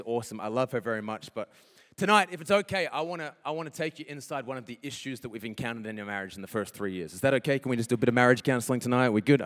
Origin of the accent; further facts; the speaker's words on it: Queensland, Australia; also born or lived in Philippines; My accent is a little bit weird because I lived in the Philippines for about 4 years. And so that just changed my accent and made me sound American with some words I say. So that's why I sound a little bit weird and not like a proper Queenslander.